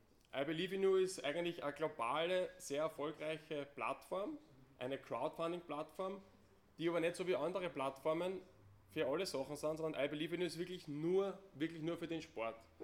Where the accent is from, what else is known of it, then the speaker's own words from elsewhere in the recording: Lower Austria, Austria; Ich bin ein Niederösterreicher und bin halt meistens im Osten von Österreich unterwegs.